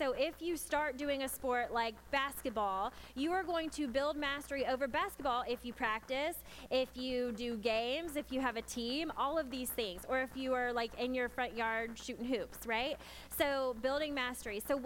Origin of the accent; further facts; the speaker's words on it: Hawaii, United States; So like I am from Hawaii, and so coming back, I don't really play it that much.